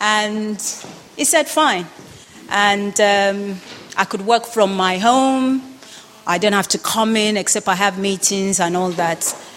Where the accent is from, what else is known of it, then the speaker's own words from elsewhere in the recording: Nigeria; We like top quality, particularly from where I come from. From my background as a Nigerian, we take pride in education and quality one.